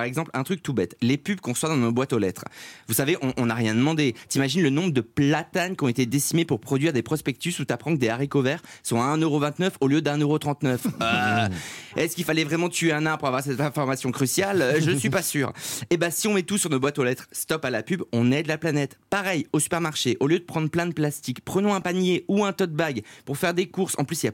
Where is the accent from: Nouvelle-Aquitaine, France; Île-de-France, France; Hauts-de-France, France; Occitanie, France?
Hauts-de-France, France; moi je viens du Nord, donc la Côte d'Opale, j'y ai passé tous mes étés.